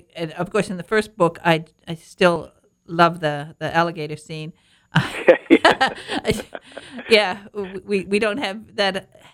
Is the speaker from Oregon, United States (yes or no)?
no; Michigan, United States; also born or lived in Detroit; I'm from Northern Michigan, but then we moved to Detroit, and we had this wonderful library called McGregor Public Library